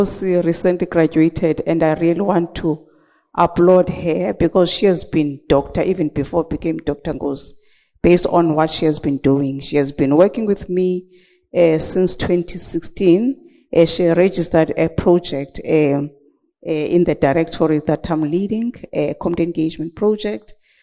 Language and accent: English; Eastern Cape, South Africa; because where I come from the Eastern Cape, when we see snakes, we kill them, period.